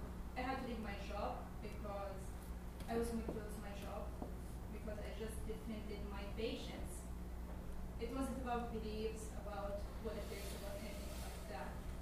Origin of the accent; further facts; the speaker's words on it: Saudi Arabia; So, I'm from Saudi Arabia. No one in my family knows about my beliefs.